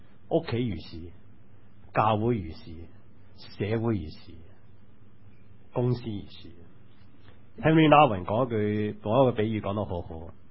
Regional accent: China; 以不朽我哋中国人嘅传统咧，就好重视尊师重道嘅民族。

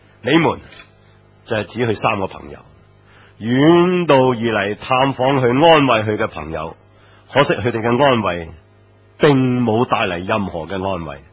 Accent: China; 但偏偏尤其是在我们中国人的社会里面，我们往往是如是。

